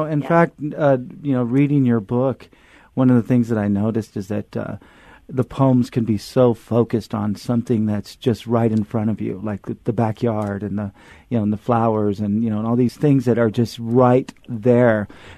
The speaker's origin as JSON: {"language": "English", "town": "Fresno", "region": "California", "country": "United States", "tie": "born or raised there", "said": "She came of age and lives today in the agricultural heartland of Fresno, California, my hometown, which has grown, among other things, a rich crop of writers."}